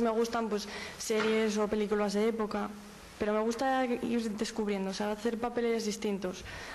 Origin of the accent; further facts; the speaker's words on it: Valladolid, Castile and León, Spain; soy de Valladolid y tengo 17 años.